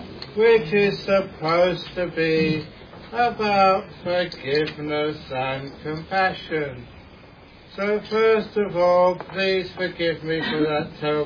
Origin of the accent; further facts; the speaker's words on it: Acton, London, United Kingdom; born there; I came from a society, as you did, I was born in Acton in London